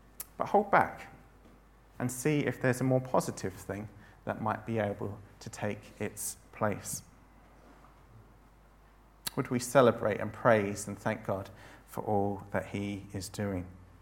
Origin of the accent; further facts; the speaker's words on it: United Kingdom; As British people, we are very famous or infamous for complaining about the weather.